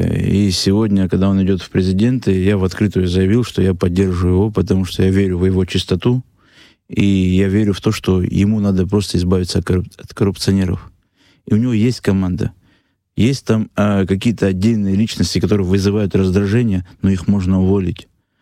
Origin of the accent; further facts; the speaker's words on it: Abkhazia, Georgia; now in Russia; пусть люди не думают, что я оторвался от Абхазии. Потому что я еще раз повторю, тело мое Россия, душа моя Абхазия.